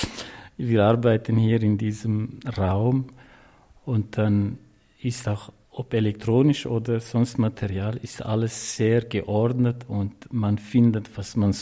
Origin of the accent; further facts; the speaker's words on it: Central Anatolia, Turkey; now in Winterthur, Switzerland; ich bin 50 Jahre alt. Vor 27 Jahren kam ich aus einem kurdischen Dorf in der Türkei, im Zentralanatolien, in die Schweiz als Flüchtling.